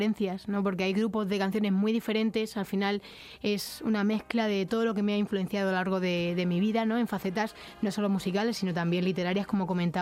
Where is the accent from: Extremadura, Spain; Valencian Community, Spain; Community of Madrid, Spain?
Extremadura, Spain; Jaraíz de la Vera; accent: Extremaduran; Sí, el acento me delata, que soy extremeña.